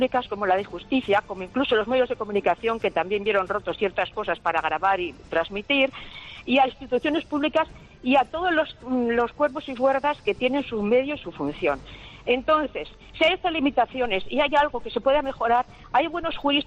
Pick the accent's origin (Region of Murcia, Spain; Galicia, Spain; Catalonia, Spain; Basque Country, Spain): Basque Country, Spain; Bilbao; escritora de Bilbao.